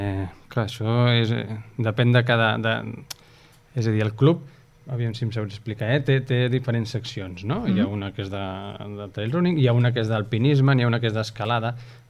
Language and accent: Catalan; Barcelona, Catalonia, Spain; En el meu cas vinc de Barcelona fa 23 anys ja que he vist.